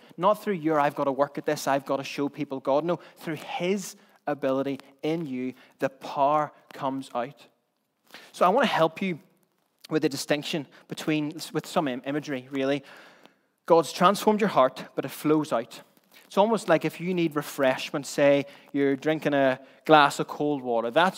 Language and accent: English; England, United Kingdom; I'm actually English, by the way, for confession.